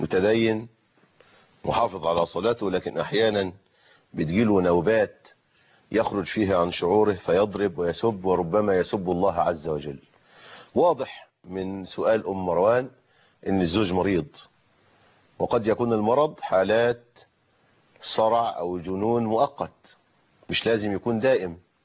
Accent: Egypt; عندنا في مصر

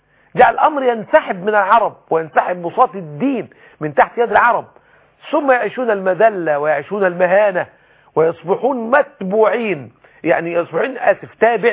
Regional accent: Egypt; ويجيبوهم كل سنة عندنا في مصر يعملوا لهم ليه المسابقة بتاعت ليلة القدر

